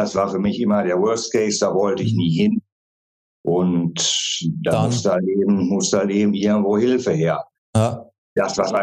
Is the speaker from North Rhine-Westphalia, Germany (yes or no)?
yes; Gütersloh, North Rhine-Westphalia, Germany; Ich bin 37 Jahre alt. Ich komme aus Gütersloh in Ostwestfalen-Lippe